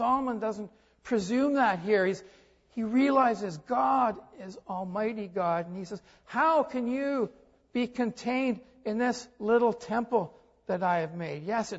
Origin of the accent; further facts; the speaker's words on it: Canada; Certainly as a Canadian, I wouldn't have expected that from any of my prime ministers or politicians.